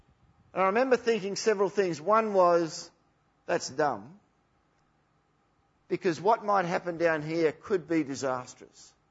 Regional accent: Harvey, Western Australia, Australia; I came from Harvey to boarding school for a couple of years

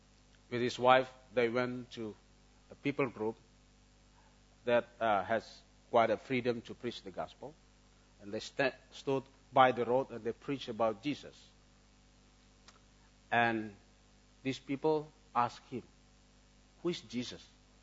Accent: Indonesia; English is a second language; I'm coming from Indonesia. Indonesia is a big land, and we call that from Sabang to Merauke, from Sangir Talaut to Roti or Rote Islands.

